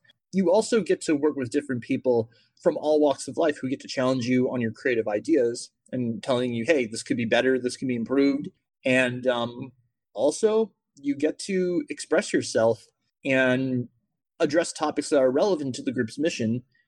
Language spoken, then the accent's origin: English; New Jersey, United States; And around that time, I told them I was from New Jersey.